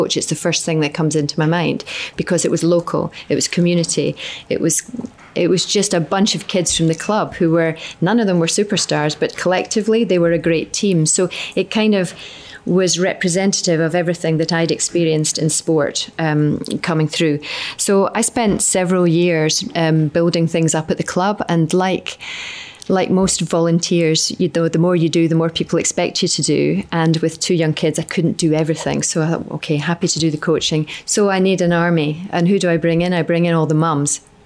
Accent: Scotland, United Kingdom; So I felt completely out of my depth as a female. And as a Scot probably as well.

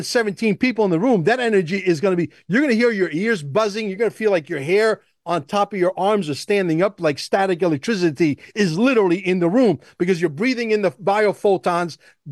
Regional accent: New York, United States; because see, this is how you could tell, Jim, that I'm from New York, New Jersey area, because only New York, New Jersey gangsters talk like this.

